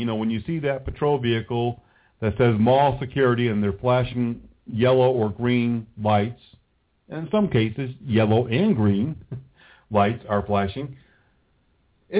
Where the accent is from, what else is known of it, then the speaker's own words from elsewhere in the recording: New England, United States; I'm from New England. You know, New Yorkers and New Englanders, we're pretty forward.